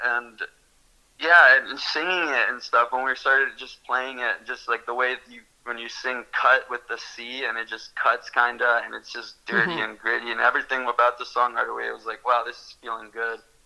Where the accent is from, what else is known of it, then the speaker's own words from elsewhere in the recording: Burlington, Ontario, Canada; also born or lived in Argentina; we grew up in Burlington and the band started in Burlington. And once I moved out of Burlington and I was living in Argentina … was the biggest band